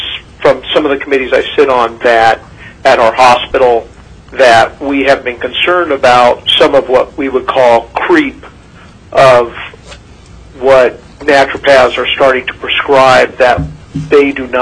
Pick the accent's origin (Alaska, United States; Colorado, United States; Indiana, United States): Alaska, United States; Sitka; also born or lived in Palmer; now in Juneau, United States; I'm a family doctor here in Juneau, Alaska. I was born in Palmer and raised in Sitka.